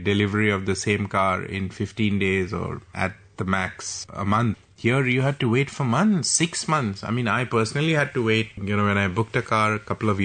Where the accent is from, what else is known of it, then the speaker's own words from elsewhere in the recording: Assam, India; in my home state, in Assam